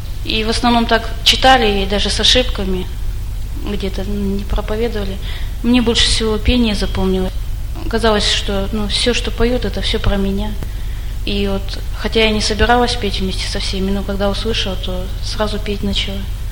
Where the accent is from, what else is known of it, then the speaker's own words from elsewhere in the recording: Ushtobe, Almaty Region, Kazakhstan; Ну, я родилась в Казахстане, вообще выросла в городе Уштобе.